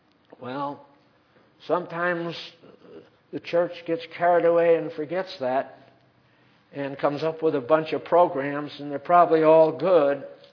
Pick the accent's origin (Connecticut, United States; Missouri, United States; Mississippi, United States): Connecticut, United States; West Haven; I can remember where I grew up in West Haven, Connecticut. There wasn't anything open on Sunday.